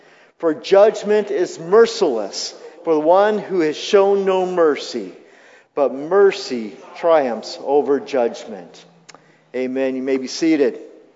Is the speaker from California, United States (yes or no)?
yes; California, United States; I grew up in Southern California, one of the most integrated areas, I think, around. I went to an integrated high school.